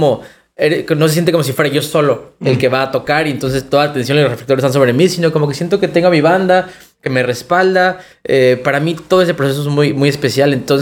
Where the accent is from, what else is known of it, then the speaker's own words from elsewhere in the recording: Ciudad Satélite, State of Mexico, Mexico; now in Mexico City, Mexico; Yo soy del Estado de México originario del Estado de México, de una parte que se llama Satélite, de donde es uh-huh. … Sí. Ahora vivo en la Ciudad de México. Pero ya tengo un par de años por ahí